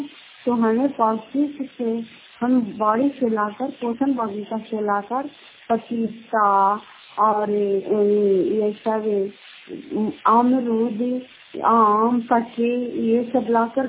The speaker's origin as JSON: {"language": "Hindi", "town": "Fatehpur", "region": "Bihar", "country": "India", "said": "घर फतेहपुर, पंचायत मकौता, जिला नालंदा, सतरा ब्लॉक की निवासी हूँ"}